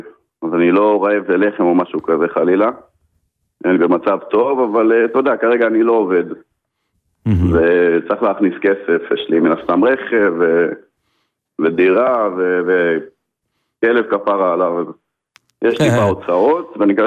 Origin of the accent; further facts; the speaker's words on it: Netanya, Central District, Israel; now in Petah Tikva, Israel; אני במקור מנתניה, כרגע אני מפתח תקווה